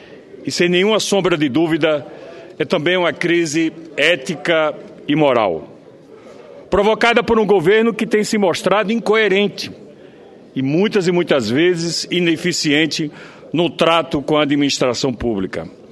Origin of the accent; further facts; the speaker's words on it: Sergipe, Brazil; queria fazer o registro das presenças honrosas aqui do prefeito de Capela, lá do meu estado, do estado de Sergipe